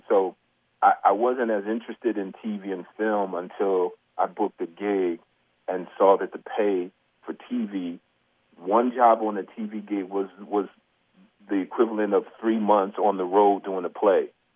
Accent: Brooklyn, New York, United States; Yeah, I'm from Brooklyn. I grew up in a very creative community, and acting sort of was something I had always done

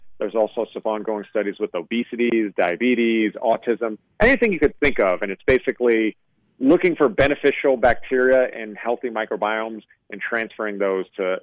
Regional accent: New York, United States; So, you know, I grew up in New York.

